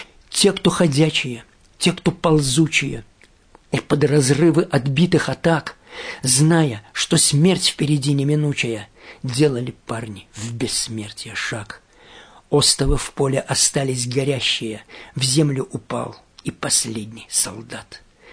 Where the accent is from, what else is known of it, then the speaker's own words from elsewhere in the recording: Belarus; я учился в Минске, я родом из Белоруссии, вот